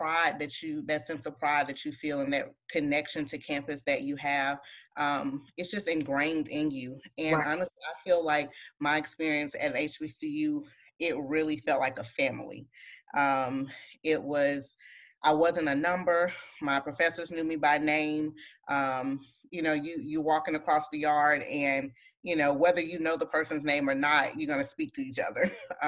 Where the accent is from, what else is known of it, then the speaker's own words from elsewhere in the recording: Birmingham, Alabama, United States; I am from Birmingham, Alabama. I grew up in Birmingham, and I went off to school, still in Alabama, but in different cities, but made it back home to Birmingham